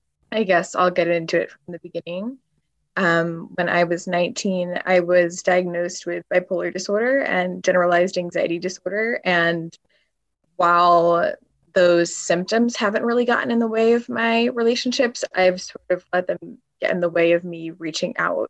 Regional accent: New York City, New York, United States; I'm 26 and I'm from New York City.

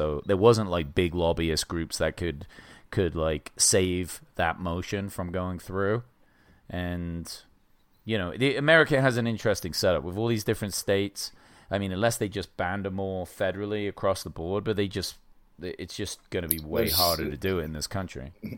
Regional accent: England, United Kingdom; I came from England, we had no guns over there.

